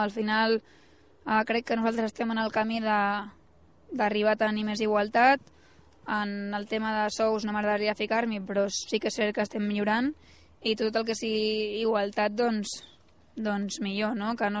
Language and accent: Catalan; Sant Pere de Ribes, Catalonia, Spain; Jo visc a Ribes, al meu poble de sempre